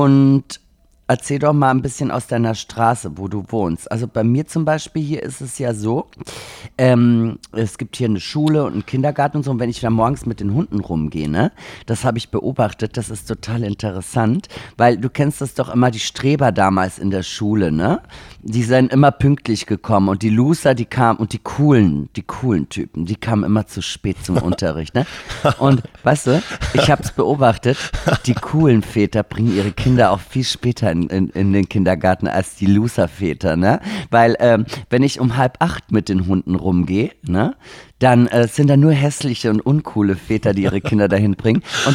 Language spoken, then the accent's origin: German; Austria; Bei uns in Österreich